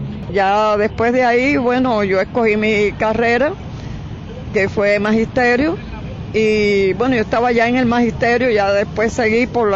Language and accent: Spanish; Santa Clara, Villa Clara, Cuba; now in Havana, Cuba; Luego regresé a Villa Clara, a Santa Clara, que es de donde yo soy